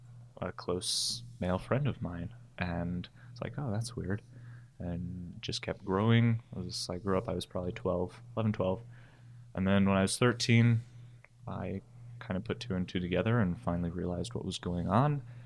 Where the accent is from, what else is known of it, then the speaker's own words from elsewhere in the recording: St. George, Utah, United States; also born or lived in Orem; I'm 22. I was born and raised in St. George, Utah. And got out of that town because it's too hot and too small. Moved to Orem for a couple years and then decided to move to a smaller town of only about 8,000 people.